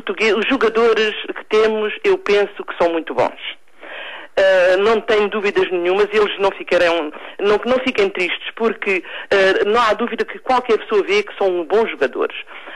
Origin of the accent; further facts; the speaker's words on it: Portugal; Seremos bons ou maus, mas somos portugueses